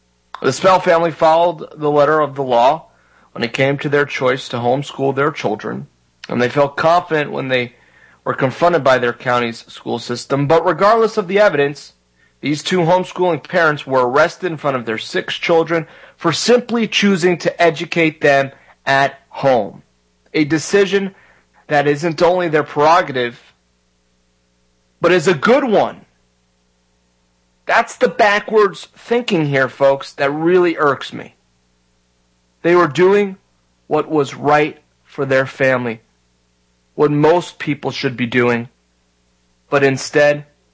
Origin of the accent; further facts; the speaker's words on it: Florida, United States; here in my home state of Florida